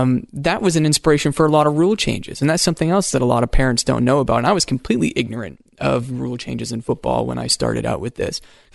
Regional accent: Maine, United States; Because when I grew up in Maine, we didn't have we were in a kind of low-income town, and we didn't have a youth football team until I was like in 7th or 8th grade.

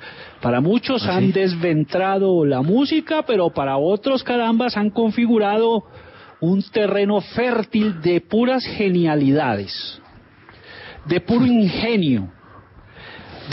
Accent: Colombia; cuando se pronuncie la justicia colombiana y fallen aquí en mi país, la justicia de mi país, que tanto quiero

